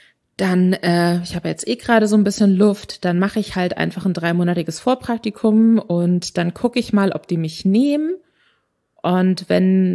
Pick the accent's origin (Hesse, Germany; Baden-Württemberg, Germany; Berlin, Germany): Berlin, Germany; also born or lived in Bavaria; Ich glaube, ich bin länger auch in Berlin aufgewachsen, bevor wir dann nach Bayern gezogen sind mit der Familie.